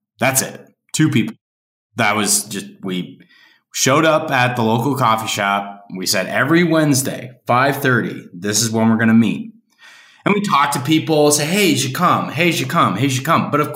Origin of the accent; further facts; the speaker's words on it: Sioux Falls, South Dakota, United States; moved away as an adult; also born or lived in Lincoln; So I'm from Sioux Falls originally. I left for school. I studied down at University of Nebraska, Lincoln. Did that for a few years, lived in Lincoln for, I think it was 6 years or so.